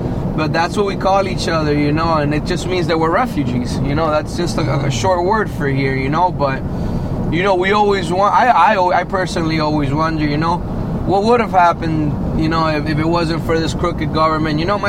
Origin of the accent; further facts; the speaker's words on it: Miami, Florida, United States; We're growing up in Little Havana, Coral Gables, Hialeah, the neighborhoods here in Miami.